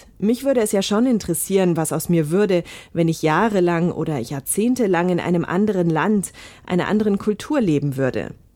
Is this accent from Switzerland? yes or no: no; Germany; born there; Ich bin in Deutschland geboren. Für mich ist all das abstrakt und wenig greifbar.